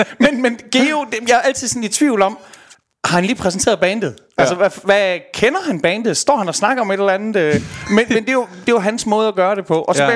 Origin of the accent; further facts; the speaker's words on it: Skanderborg, Central Denmark Region, Denmark; born there; also born or lived in Aarhus; Nej, jeg er født i Skanderborg, så flyttede jeg til Aarhus, da jeg blev student.